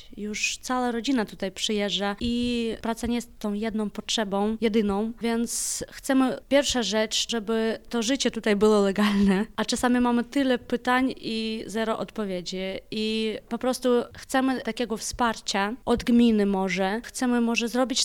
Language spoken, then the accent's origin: Polish; Ukraine; Polish is a second language; a jesteśmy Ukraińcami